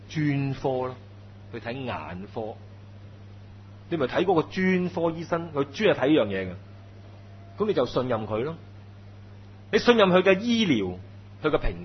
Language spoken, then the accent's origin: Cantonese; China; 所以咧我哋中国人话咧，对症咧就落药噶嘛。